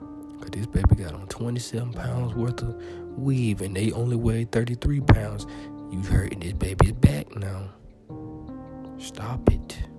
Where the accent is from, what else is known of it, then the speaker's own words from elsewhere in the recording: Alabama, United States; See, I'm from Alabama. Hey, I'm country.